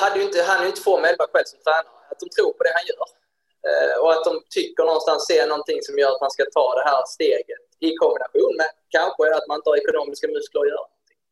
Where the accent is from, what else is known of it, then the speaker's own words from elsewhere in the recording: Helsingborg, Skåne, Sweden; Så det är klart att Malmö vinner som Helsingborgare, det är aldrig roligt.